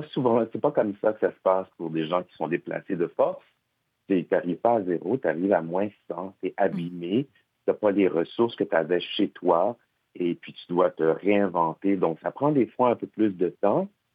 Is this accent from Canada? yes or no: yes; New Brunswick, Canada; born there; Moi, je suis né au Nouveau-Brunswick, donc je suis canadien. Mes frères et sœurs, eux, sont nés en Haïti.